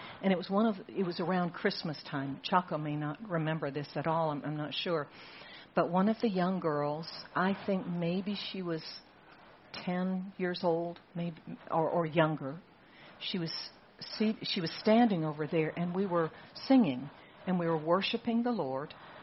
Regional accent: Singapore; When I was growing up in Singapore

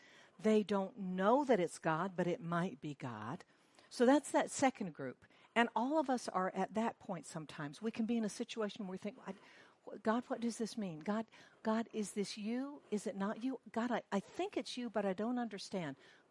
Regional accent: the South, United States; So you all know I'm from the U.S. I'm from the South. Allison and I are from the same place

